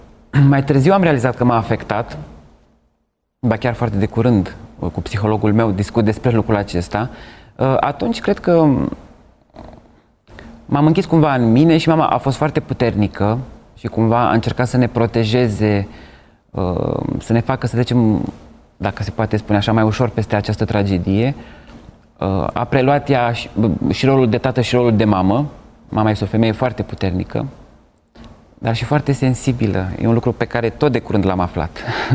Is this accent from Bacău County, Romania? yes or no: yes; Bacău, Bacău County, Romania; Liceul de Artă din Bacău, de unde sunt eu